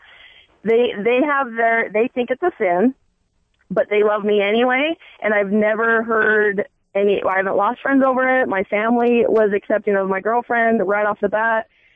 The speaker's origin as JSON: {"language": "English", "region": "Utah", "country": "United States", "said": "I'm originally from Utah"}